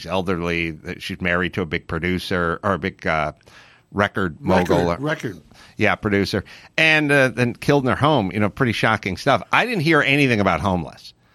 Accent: San Fernando Valley, California, United States; I grew up in the San Fernando Valley. There was no homelessness anywhere.

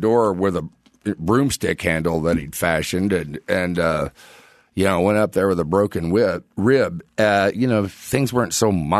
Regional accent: Houston, Texas, United States; I'm from Houston, which was Space City.

